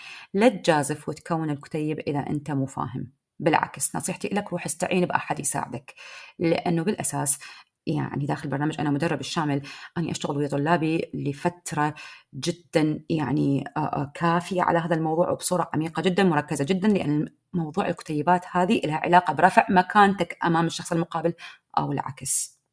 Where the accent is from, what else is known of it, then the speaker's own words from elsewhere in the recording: Iraq; accent: Iraqi; اليوم انا دا احكي وياك، دا احكي بلهجتي العراقيه، دا احكي وياك ضمن تسلسل معين